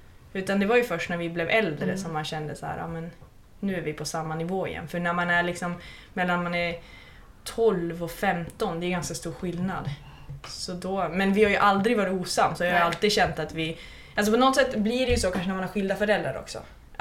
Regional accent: Röbäck, Västerbotten County, Sweden; jag sprang ju många gånger i Röbäcksskogen, alltså där vi är uppvuxna då, där även Per Elofsson bor.

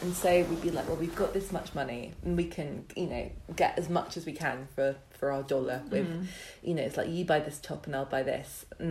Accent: South West England, United Kingdom; that's the thing about growing up in Dorset is when you're doing the worst kind of cultural appropriation going, no one can call you on it because pretty much every other person that you meet is white and over 70.

